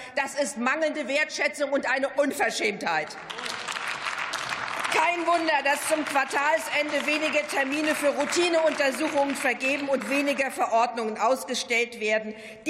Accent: Schleswig-Holstein, Germany; Ein Beispiel aus meiner Heimat Schleswig-Holstein.

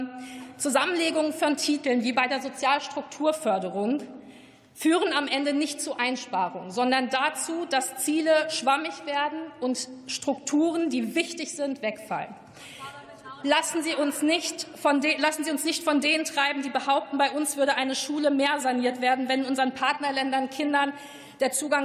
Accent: North Rhine-Westphalia, Germany; eine Perspektive aus meinem Heimatland NRW einbringen.

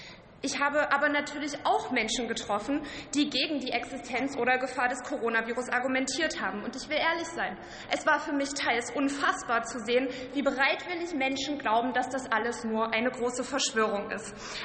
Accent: Saxony, Germany; Ich komme aus Sachsen.

